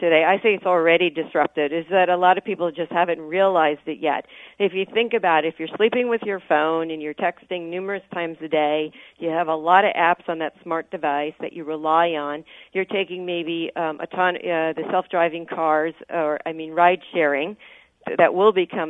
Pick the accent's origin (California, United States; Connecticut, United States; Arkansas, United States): California, United States; Well, we used to talk about, you know, I come from the Silicon Valley